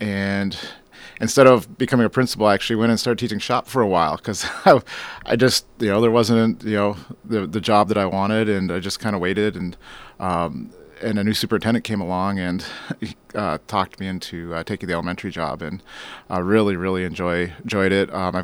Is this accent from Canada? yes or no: no; Minnesota, United States; I grew up in Minnesota. Started down a path towards engineering at one point